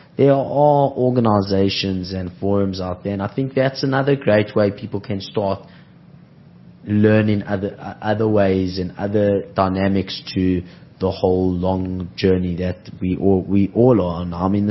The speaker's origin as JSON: {"language": "English", "town": "Johannesburg", "region": "Gauteng", "country": "South Africa", "said": "I'm from Joburg"}